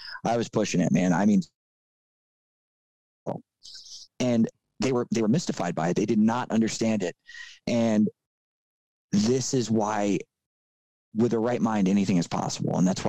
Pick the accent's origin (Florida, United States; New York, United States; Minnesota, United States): Florida, United States; Miami; I grew up in Miami, you know, it was just like inherently all the tough guys all had girls.